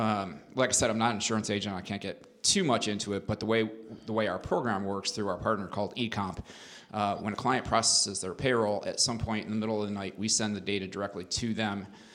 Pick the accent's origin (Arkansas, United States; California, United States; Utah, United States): California, United States; St. Helena; But, you know, that's what we grew up doing in St. Helena.